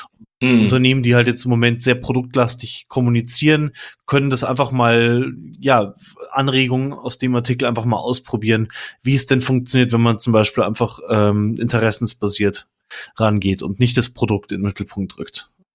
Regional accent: Germany; ich bin Deutscher, und Deutschland steht für die und die Werte und das empfinde ich als meine persönliche Heimat.

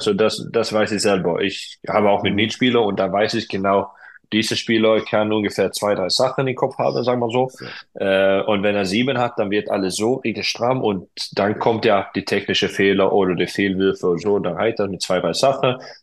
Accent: Sweden; Also ich als Schwede

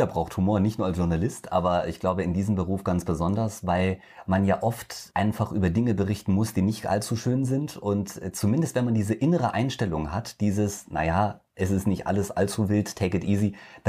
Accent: Hesse, Germany; bei uns in Hessen auf der Kerb. Also ich komme aus Hessen ursprünglich.

